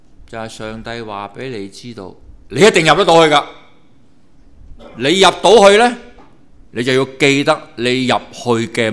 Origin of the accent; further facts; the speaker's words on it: Guangdong, China; 我们广东人这个说话很正的